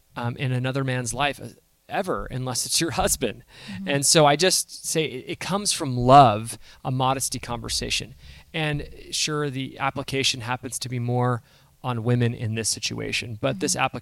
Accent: California, United States; We grew up in Southern California

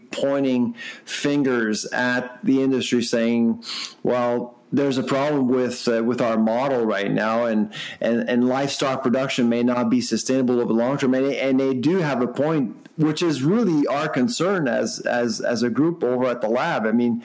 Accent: Farnham, Quebec, Canada; I grew up in Farnham, Quebec, in rural Quebec, and I saw all sorts of things going on when I was growing up.

